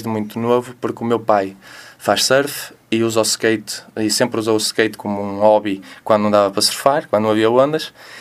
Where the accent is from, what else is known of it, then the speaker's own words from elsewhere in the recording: Barcelos, Braga, Portugal; Eu sou de Barcelos, nascido e criado. Passei a minha infância toda na Rua Direita e sempre andei de skate na conhecida Praça dos Poetas, em baixo do Tribunal.